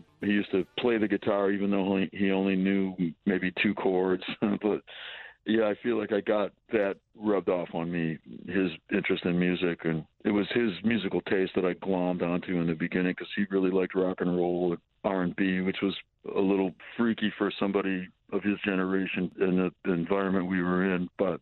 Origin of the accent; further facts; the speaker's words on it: Detroit, Michigan, United States; born there; I was born in Detroit in 1953.